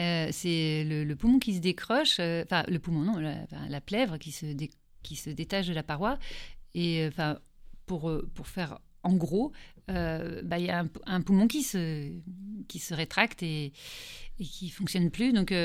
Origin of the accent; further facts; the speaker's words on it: Auvergne-Rhône-Alpes, France; moved away as an adult; now in Paris, France; c'est après quand j'ai quitté l'Auvergne, je me suis retrouvée à Paris et j'ai présenté plusieurs concours pour rentrer dans plusieurs classes.